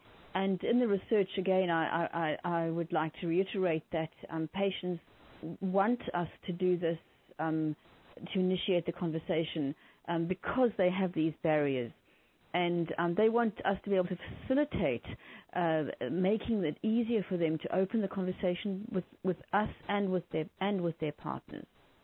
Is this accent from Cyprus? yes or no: no; South Africa; I'm from South Africa.